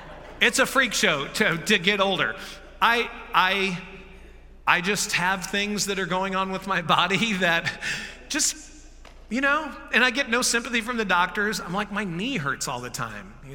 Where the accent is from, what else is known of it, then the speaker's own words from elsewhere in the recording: St. Louis, Missouri, United States; we were just back in St. Louis visiting my hometown where I grew up, and that's where I fell in love for the first time.